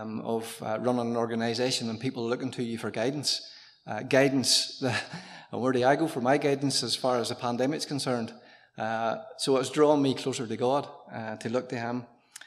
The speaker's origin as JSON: {"language": "English", "region": "Northern Ireland", "country": "United Kingdom", "said": "I'm educating them now that we're from Northern Ireland, and they're getting that now."}